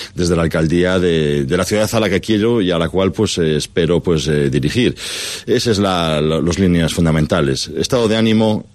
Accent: Ponferrada, Castile and León, Spain; pues es un ponferradino, es el esposo de Maite, es el padre de Marco y de Jimena y un enamorado de mi tierra, de mis gentes, un apasionado del Bierzo y de Ponferrada

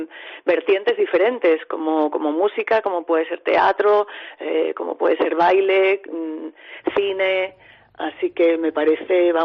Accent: Ponferrada, Castile and León, Spain; de crear este ciclo aquí, en Ponferrada, en mi tierra, ¿no? En nuestra tierra, imagino.

